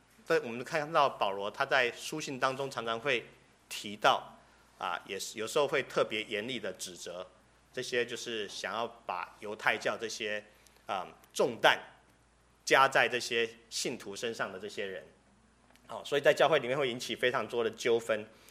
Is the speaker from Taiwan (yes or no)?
yes; Taiwan; 可能我从台湾来比较有这种感觉，因为台湾本身就是一个充满异教色彩 的地方